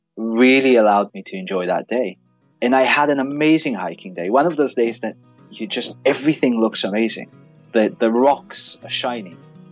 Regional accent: Israel; moved away as an adult; Well, I was born and raised in Israel, kind of in Israel of the 80s and 90s, which is for Americans means the 60s and 70s, kind of really laid back country

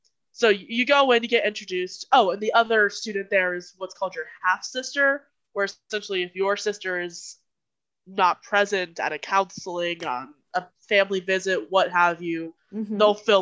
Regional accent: Florida, United States; I'm originally from Florida, and Georgia is a neighboring state.

